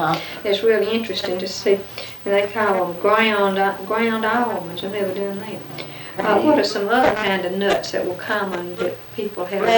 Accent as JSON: {"language": "English", "region": "Georgia", "country": "United States", "tie": "born or raised there", "said": "I grew up in Upson County down from Thompson."}